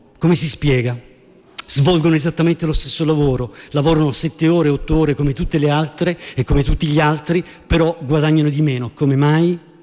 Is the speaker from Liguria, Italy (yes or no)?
no; Sicily, Italy; sicuramente è venuto fuori da buon siciliano